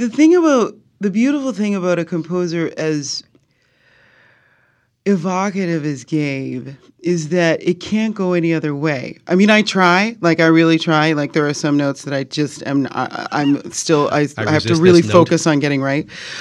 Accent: Canada; I mean, I'm Canadian, so I have a different system under which I live

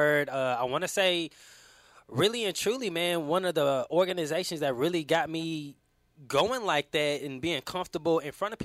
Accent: Tryon, Alabama, United States; I'm from Tryon, Alabama.

